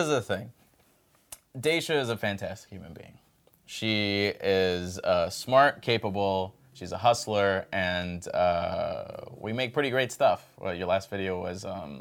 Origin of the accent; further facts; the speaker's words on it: Midwest, United States; I grew up in the Midwest.